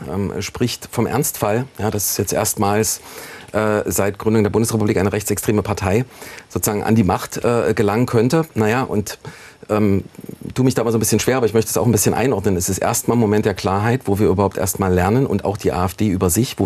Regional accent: Halle, Saxony-Anhalt, Germany; in Halle-Neustadt, in meiner Heimatstadt

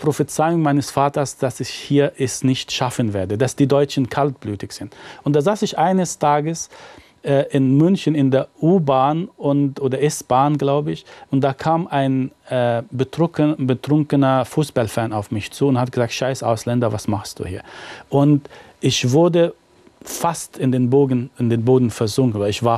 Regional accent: Egypt; Und dann saß er neben mir und hat gesagt, wie jetzt, woher kommst du? Aus Ägypten.

